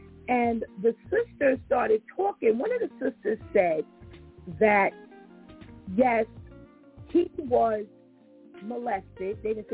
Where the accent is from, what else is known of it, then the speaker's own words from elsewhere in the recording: Bronx, New York, United States; So you remember now, I told you I'm from the Bronx.